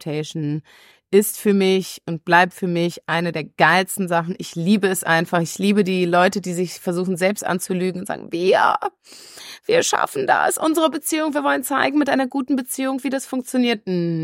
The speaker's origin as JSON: {"language": "German", "country": "Russia", "said": "du kennst meinen Ursprung als Russin"}